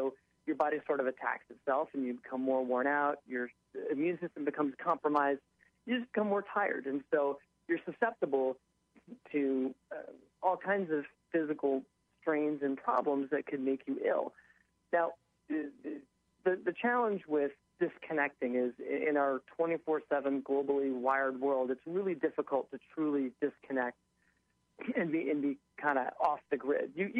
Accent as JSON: {"language": "English", "town": "Jersey City", "region": "New Jersey", "country": "United States", "said": "I'm from Jersey City, which is only like an hour and a half away."}